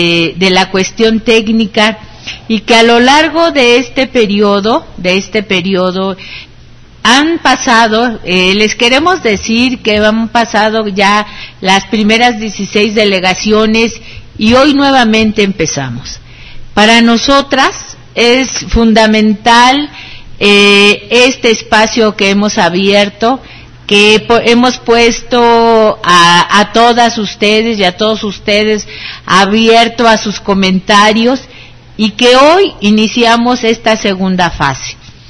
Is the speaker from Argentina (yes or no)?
no; Álvaro Obregón, Mexico City, Mexico; Nos decimos de AO, pero somos orgullosamente de Álvaro Obregón.